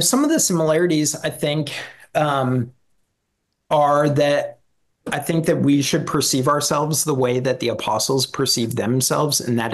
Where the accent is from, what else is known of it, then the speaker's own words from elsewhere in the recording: Canada; I grew up in Canada.